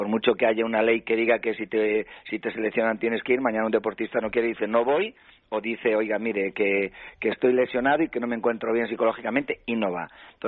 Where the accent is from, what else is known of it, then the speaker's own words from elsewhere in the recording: Spain; como español